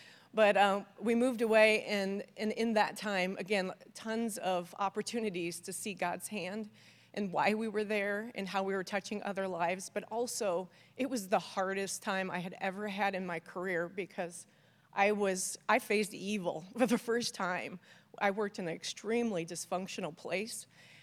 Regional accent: Quad Cities, United States; So for those of you that don't know me … I'm from the Quad Cities here.

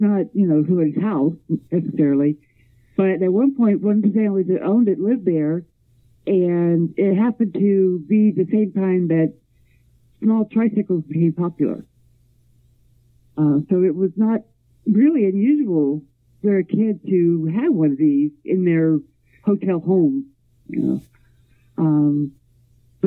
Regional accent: Point Pleasant, West Virginia, United States; born there; Well, I was born in Point Pleasant, and I have seen Mothman.

